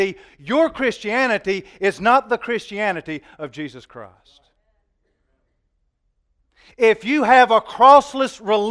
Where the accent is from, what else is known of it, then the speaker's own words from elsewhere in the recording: New Bern, North Carolina, United States; Where do you come from? Newbern, North Carolina.